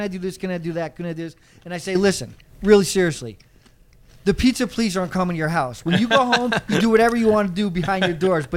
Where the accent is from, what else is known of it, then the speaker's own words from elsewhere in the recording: West Haven, United States; So I grew up in West Haven, blue collar area. Everyone lived in a 2-3 family house, and every block had their own set of kids.